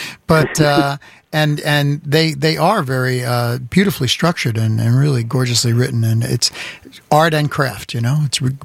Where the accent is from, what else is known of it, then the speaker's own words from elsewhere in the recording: Brooklyn, New York, United States; born there; I was born in Flatbush, my friend.